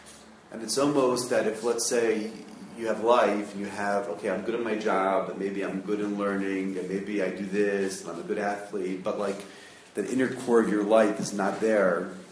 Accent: Baltimore, Maryland, United States; I grew up in Baltimore, so my friends from Near Israel would tell me this.

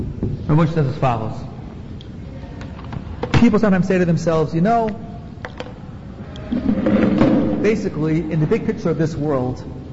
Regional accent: Silver Spring, Maryland, United States; I'm from Silver Spring, Maryland.

